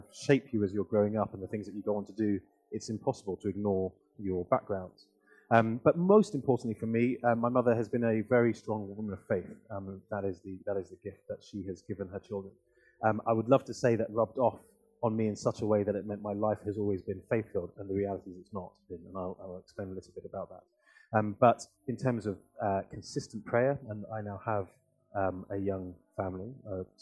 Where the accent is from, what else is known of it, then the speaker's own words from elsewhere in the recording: Hackney, London, United Kingdom; My mother, who still lives in London, and we moved to Hackney from Highbury after probably 8 years. So I was raised largely in Hackney. My mother worked three jobs because, in her mind, being like most good Nigerian parents